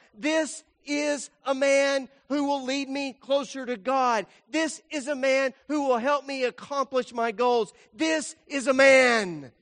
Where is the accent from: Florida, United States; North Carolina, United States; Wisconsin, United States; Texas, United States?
Texas, United States; Lubbock; You know, I grew up in Lubbock, Texas.